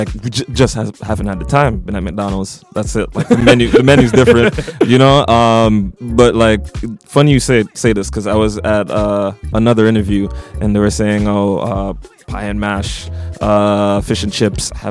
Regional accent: Jamaica; now in Canada; I grew up in Jamaica, so, you know, like, that's me. And I also have the Canadian side as well, so I throw in like Toronto slang, the Toronto terminology

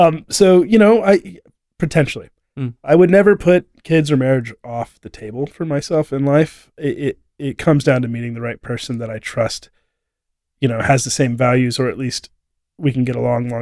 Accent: Houston, Texas, United States; But since I grew up in Houston, lived there for 40 years, never lived anywhere else.

